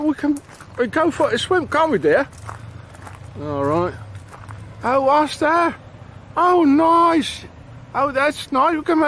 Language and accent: English; South Africa; There are no more warriors in Europe. I'm South African, that makes a difference.